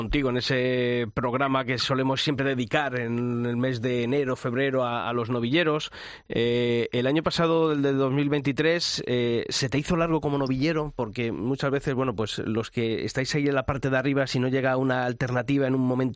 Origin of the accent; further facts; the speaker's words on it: Ávila, Castile and León, Spain; Yo este fin de semana que estaba allí en mi pueblo también, que somos de Ávila pero de zonas diferentes